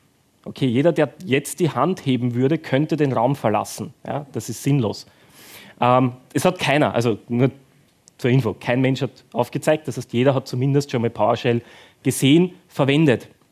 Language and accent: German; Austria; Also auch ich komme aus Österreich